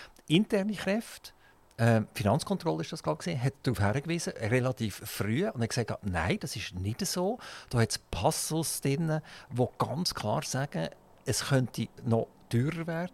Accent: Switzerland; als Schweizer Bevölkerung muss ich sagen

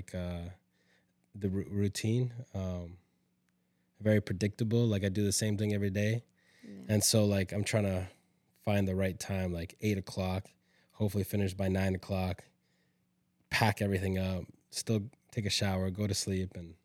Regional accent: Canada; now in United States; So I'm Canadian, came to America, and they were the very first friends that we ever had.

